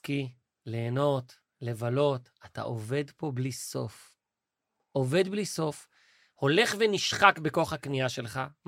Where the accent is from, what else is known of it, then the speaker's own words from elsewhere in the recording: Arad, Southern District, Israel; אני גדלתי בעיר ערד